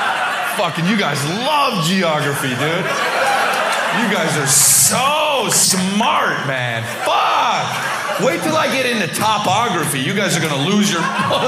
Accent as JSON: {"language": "English", "country": "El Salvador", "said": "I'm ice cold from El Salvador."}